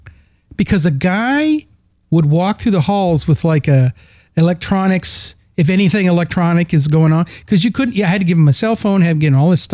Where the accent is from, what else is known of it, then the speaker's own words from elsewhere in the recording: Canada; born there; moved here, when I was 10 years old, I was told over and over, you've got dual citizenship, because mom was U.S., dad was Canadian, and I was born in Canada.